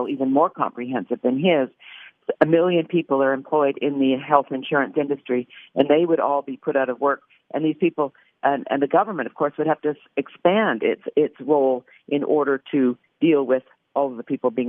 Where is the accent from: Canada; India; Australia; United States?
Canada; I'm Canadian. I can tell you right now, I grew up under single payer.